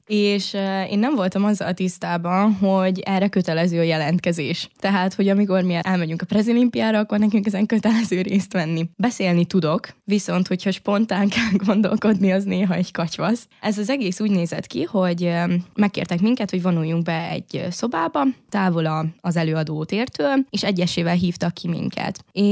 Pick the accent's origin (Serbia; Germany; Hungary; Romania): Serbia; Vojvodina; Igazából én szerb közegben nőttem fel, és szerintem ez nagyon kihatással is van a személyiségemre.